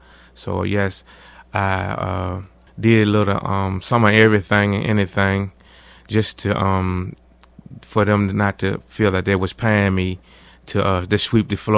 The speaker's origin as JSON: {"language": "English", "town": "Richmond", "region": "Virginia", "country": "United States", "said": "I'm from Richmond, Virginia."}